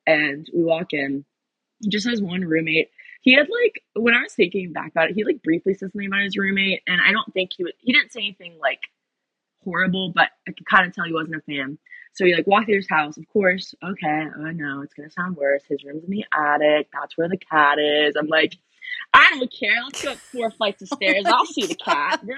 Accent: Midwest, United States; So again, I'm a Midwesterner

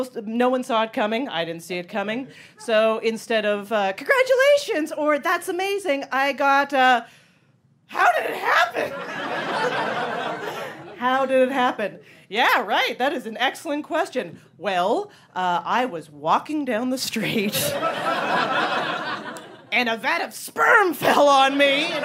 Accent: Canada; now in United States; And I stand before you, too, as a Canadian who does not have citizenship yet. I am just on a green card.

